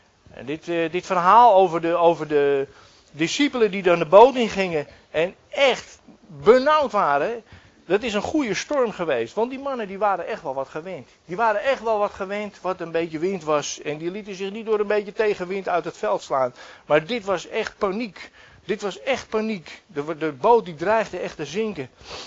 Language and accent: Dutch; Texel, North Holland, Netherlands; En zoals jullie weten, wij komen van Texel.